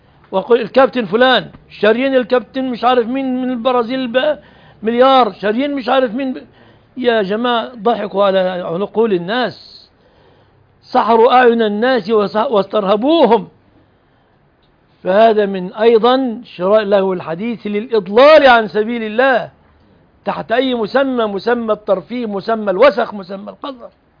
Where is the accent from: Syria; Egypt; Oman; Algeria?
Egypt; في بلادنا مصر